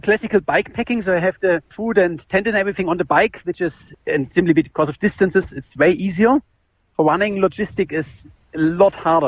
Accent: Germany; English is a second language; now in United States; to be honest, I'm from Germany.

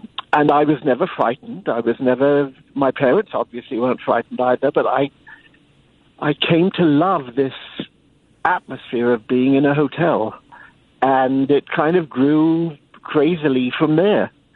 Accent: London, United Kingdom; I grew up in London, as you can hear

